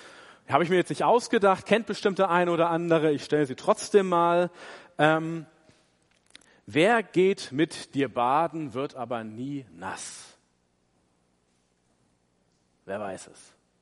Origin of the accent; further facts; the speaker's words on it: Hamburg, Germany; war ich in meiner Heimat in Hamburg gewesen